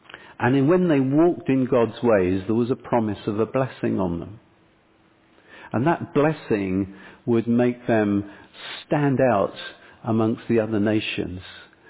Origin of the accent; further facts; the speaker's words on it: United Kingdom; And so as a British citizen, that's actually my secondary citizenship.